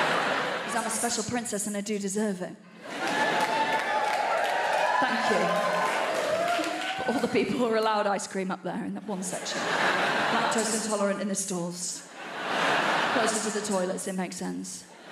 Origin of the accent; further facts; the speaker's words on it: United Kingdom; Now, we know as British people, when our voices go high like that, we mean the opposite, right?